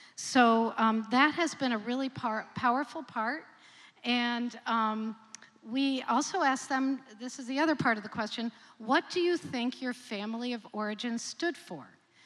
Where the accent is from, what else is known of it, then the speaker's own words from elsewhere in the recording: New Jersey, United States; I grew up in New Jersey in the suburbs.